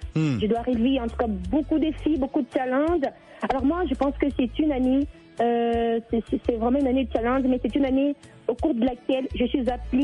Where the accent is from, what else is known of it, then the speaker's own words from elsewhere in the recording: Lubumbashi, Haut-Katanga, DR Congo; Moi, je viens de Lubumbashi, tout se passe très bien malgré la conjoncture.